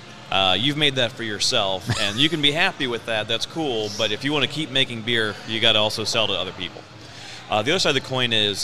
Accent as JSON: {"language": "English", "town": "Greensboro", "region": "North Carolina", "country": "United States", "said": "now I was also from Greensboro, so people pretty much went to, you know, the Red Oak Brew Pub"}